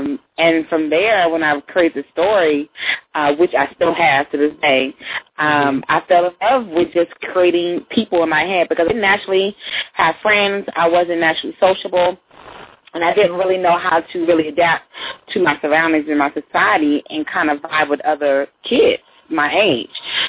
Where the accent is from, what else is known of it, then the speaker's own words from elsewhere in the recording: Texas, United States; Outside of Dallas.